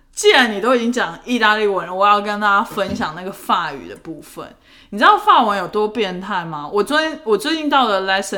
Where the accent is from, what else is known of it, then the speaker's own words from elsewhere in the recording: Taiwan; 就是你身为台湾人你本来就需要 aware